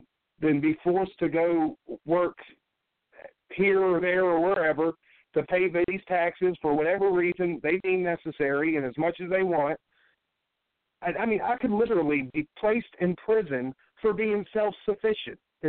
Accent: California, United States; born there; but I was born in the Pendleton Hospital.

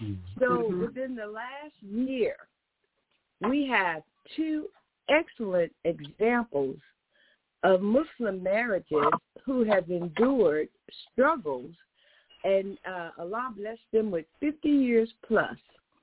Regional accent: St. Louis, Missouri, United States; Thank you, Mark, for inviting me. I'm from St. Louis, Missouri, El Mukminun Islamic Center.

